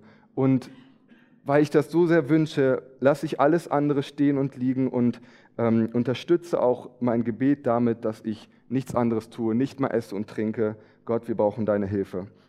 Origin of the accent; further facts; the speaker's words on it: Wolfsburg, Lower Saxony, Germany; ich erlebe, seitdem ich in Süddeutschland eigentlich bin, erst so richtig das Thema Fasching, Karneval, also meine Heimat in Wolfsburg.